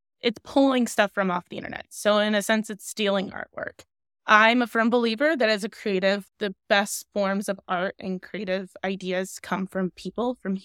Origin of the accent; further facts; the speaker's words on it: Michigan, United States; because growing up in Michigan, we had Cedar Point and they had a Halloween event